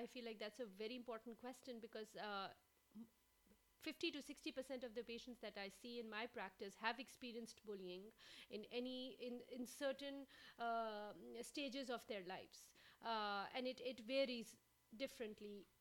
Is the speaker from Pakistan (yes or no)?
yes; Pakistan; as a child, I was bullied as well in school. And growing up in Pakistan